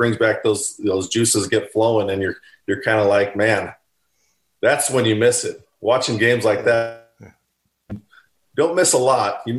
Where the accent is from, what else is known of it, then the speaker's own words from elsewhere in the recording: Arizona, United States; also born or lived in Texas; We're an Arizona family. … are an Arizona family. My mom's. And I was born in Texas while Danny was playing for the Cowboys.